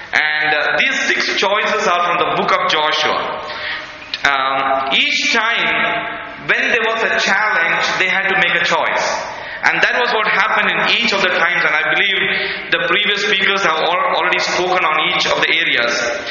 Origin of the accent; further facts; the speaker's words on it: India; I wanted to go back to my hometown where I was born and where I lived the first 26 years of my life.